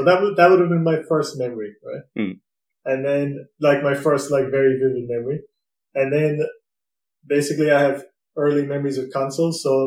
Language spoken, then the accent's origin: English; Ireland; now in Austria; obviously I moved to Austria now and I grew up in Ireland.